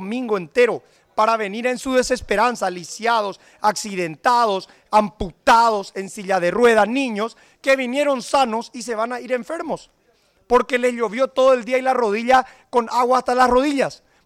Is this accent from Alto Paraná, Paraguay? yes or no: yes; Alto Paraná, Paraguay; algo que desprecio como médico, como paraguayo y hoy como diputado nacional, la atención precaria de salud. Esto se hizo el domingo en mi departamento